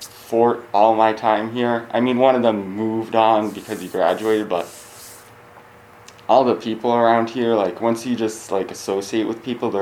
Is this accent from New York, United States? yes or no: no; St. Clair Shores, Michigan, United States; I'm from St. Clair Shores, Michigan, which is like Metro Detroit, and I've been here since the fall of 2018.